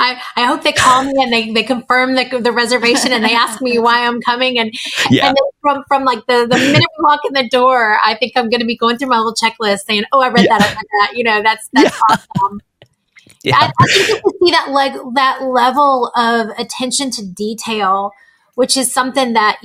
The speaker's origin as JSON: {"language": "English", "region": "Louisiana", "country": "United States", "said": "Just that little something extra that I'm from Louisiana. It's called Lanyap."}